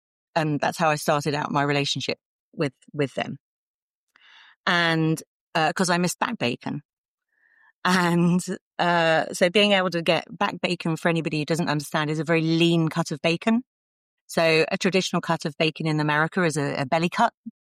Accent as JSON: {"language": "English", "region": "London", "country": "United Kingdom", "tie": "born or raised there", "accent": "south of England", "said": "you can probably tell, people who listen can tell by my accent, I'm from the south of England. I grew up in the London suburbs, and I am a cliche to my roots."}